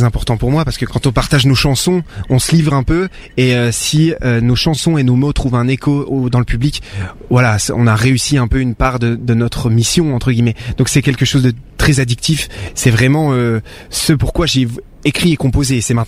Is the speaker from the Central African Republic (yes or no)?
no; Grand Est, France; Je viens des Vosges. À la base.